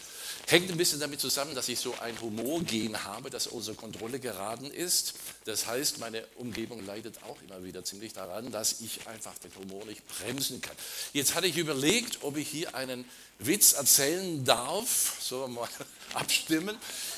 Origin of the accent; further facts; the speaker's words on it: Baden-Württemberg, Germany; now in Darmstadt area, Germany; komme aus der Gegend von Darmstadt, nicht ursprünglich, dann komme ich aus dem Schwäbischen, Köppingen. Bin in Rente